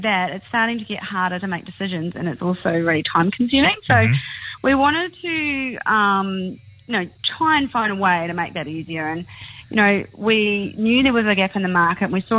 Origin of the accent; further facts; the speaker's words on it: New Zealand; You might pick up, I'm a Kiwi.